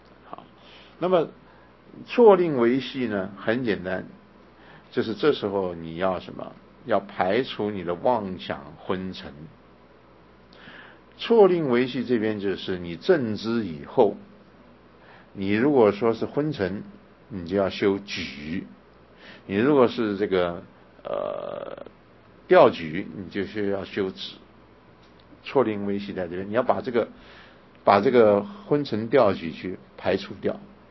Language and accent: Chinese; China; 我们中国人呢，他不会去找心理咨商，他会干什么？就是去卜卦、求神问卜、去算命